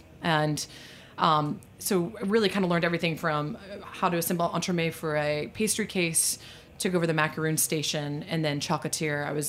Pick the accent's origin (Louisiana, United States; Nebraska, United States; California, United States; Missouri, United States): Louisiana, United States; New Orleans; But I'm actually a fifth generation from New Orleans, and my family still lives there.